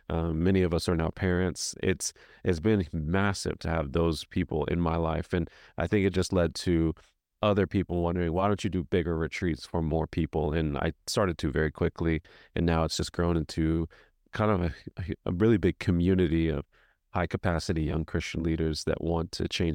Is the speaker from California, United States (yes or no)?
no; Dallas, Texas, United States; moved away as an adult; now in Nashville, United States; Yeah, I grew up in Dallas, and 3 years ago got married, and a couple weeks after that moved to Nashville, Tennessee